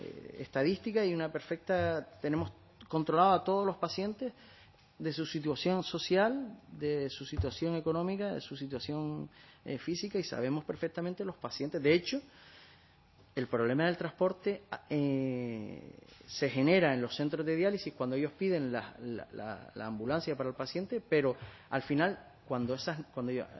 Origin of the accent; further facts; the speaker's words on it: Canary Islands, Spain; Yo he veraneado toda mi vida en Lanzarote, yo soy de Gran Canaria, he veraneado toda mi vida en Lanzarote